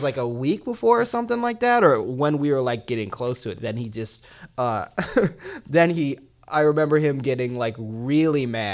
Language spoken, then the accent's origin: English; Salt Lake City, Utah, United States; also born or lived in Philadelphia; I was born in Philadelphia. I grew up in Salt Lake City.